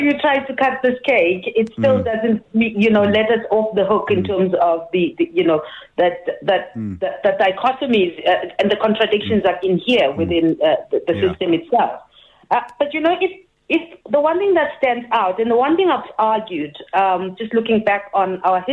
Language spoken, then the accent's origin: English; Soweto, Gauteng, South Africa; I come from Soweto. I know I speak 9 of the 11 languages just by virtue of that.